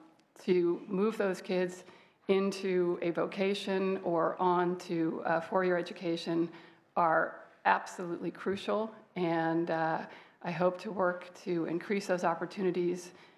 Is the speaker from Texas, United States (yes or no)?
no; California, United States; And as a Californian, I see those 1 million middle school jobs